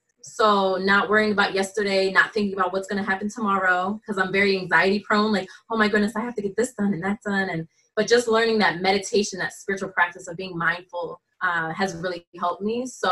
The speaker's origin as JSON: {"language": "English", "region": "New Jersey", "country": "United States", "also_born_or_lived": "Dover, Delaware", "said": "because I'm from Jersey. I'm back in Jersey, my hometown, which is ironic."}